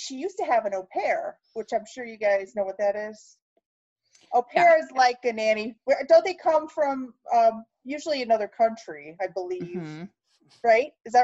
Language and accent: English; Ohio, United States; No, I'm originally from Ohio.